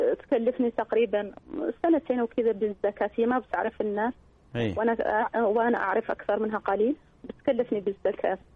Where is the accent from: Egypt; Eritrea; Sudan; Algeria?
Algeria; مثلا أنا في بلدي الجزائر بديه بالدينار